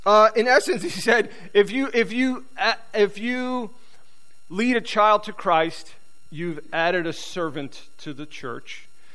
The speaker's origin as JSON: {"language": "English", "town": "New York City", "region": "New York", "country": "United States", "tie": "born or raised there", "said": "I grew up down in New York City. The way I got to upstate New York, to the North Country, was this."}